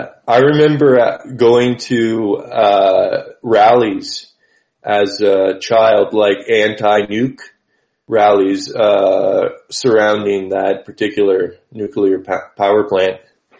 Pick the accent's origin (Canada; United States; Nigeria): Canada; New Brunswick; from Nouveau Brunswick.